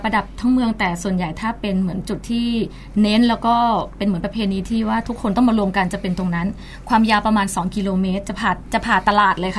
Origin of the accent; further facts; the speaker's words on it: Phitsanulok, Thailand; ดูแลของเป็นจังหวัดบ้านเกิดด้วยจังหวัดพิษณุโลก